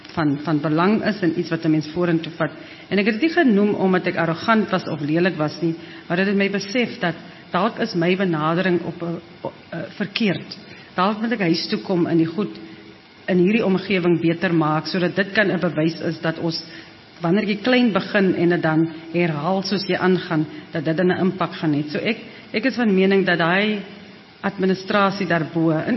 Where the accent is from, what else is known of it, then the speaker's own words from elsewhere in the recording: Northern Cape, South Africa; ek sien myself as 'n baie vriendelike persoon want ek kom van die Noord-Kaap. Die nadeel is ons is verskriklik regheid mense.